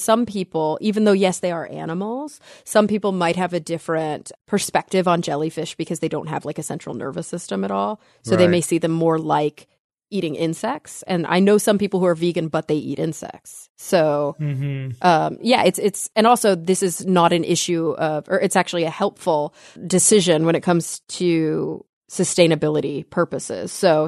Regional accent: Texas, United States; I grew up in Texas. I didn't have access to good seafood.

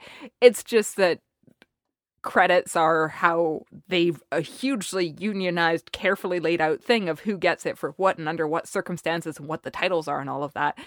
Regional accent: Canada; as a Canadian geoscientist, I actually wear a little pinky ring

